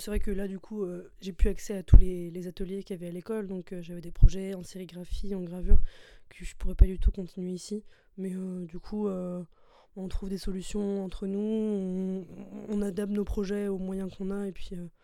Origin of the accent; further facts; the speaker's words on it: La Feuillée, Brittany, France; now in Strasbourg, France; je suis originaire de La Feuillée, mais j'étudie à Strasbourg cette année aux Arts Déco.